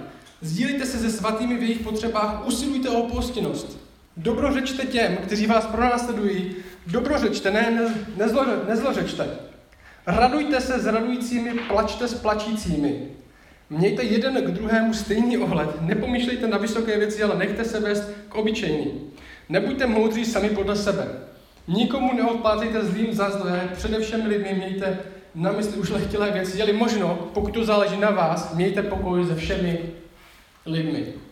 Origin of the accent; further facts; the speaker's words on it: Šumperk, Olomouc Region, Czechia; jak už bylo řečeno, tak jsem ze Šumperka a žiju tam s manželkou, která se jmenuje Lída.